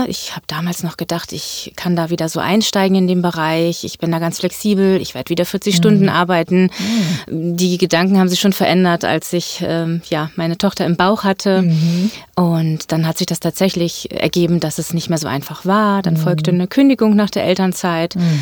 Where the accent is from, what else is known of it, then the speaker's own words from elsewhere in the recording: Göttingen, Lower Saxony, Germany; now in Hamburg, Germany; ich... Ich komme aus Göttingen, das ist meine Heimatstadt. Mhm. Und mittlerweile lebe ich seit 13 Jahren in Hamburg